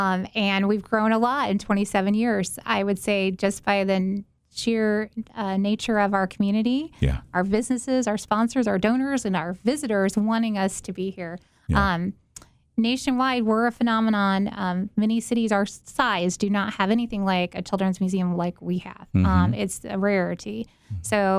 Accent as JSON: {"language": "English", "town": "Galesburg", "region": "Illinois", "country": "United States", "tie": "born or raised there", "said": "Born and raised in Galesburg. Yeah. Graduated Carl Sandburg College, went to Western Illinois University, and came back to the area. So I've been here my whole life."}